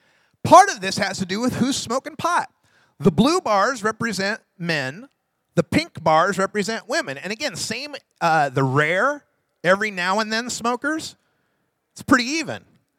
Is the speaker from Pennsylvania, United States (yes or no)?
no; Oregon, United States; I'd like to brag a little that my home state of Oregon is the most pot-smoking state in the country.